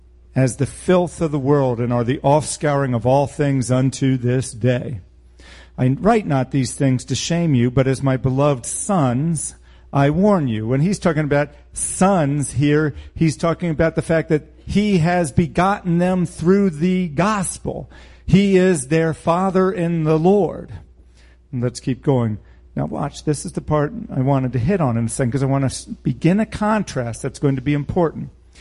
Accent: United States; you know, I grew up in America, in which most people went to church or considered themselves Christians and were not.

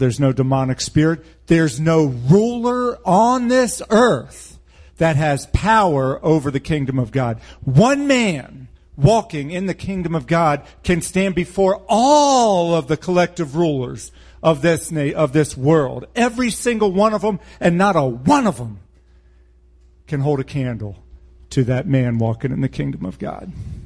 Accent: United States; I grew up in America, in which most people went to church or considered themselves Christians

